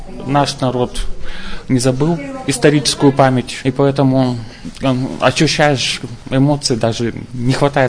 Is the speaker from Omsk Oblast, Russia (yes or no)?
no; Chelyabinsk, Chelyabinsk Oblast, Russia; Я приехал из Челябинска